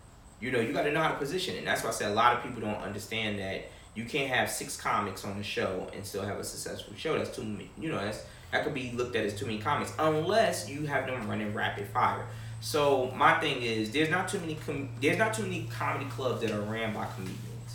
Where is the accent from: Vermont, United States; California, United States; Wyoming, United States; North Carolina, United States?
North Carolina, United States; Fayetteville; I want a comedy club in my hometown, but a place like here, Fayetteville, where it ain't as big as Raleigh.